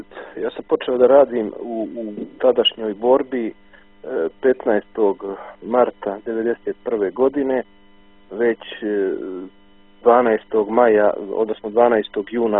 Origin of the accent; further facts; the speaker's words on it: Belgrade, Serbia; Bili su tu neki ljudi koji su me pitali odakle sam, ja sam rekao iz Beograda